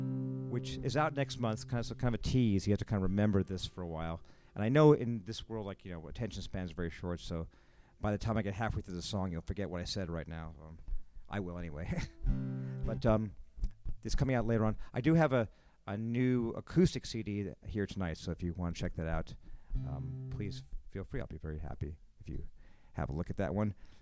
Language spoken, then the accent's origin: English; Los Angeles, California, United States; moved away as an adult; now in New York, United States; And that's something I know about because I'm from Los Angeles, where those things happen all the time. All the time. And when I was 34, as you'll hear in the song, not to give away too much, when I was 34, I moved to New York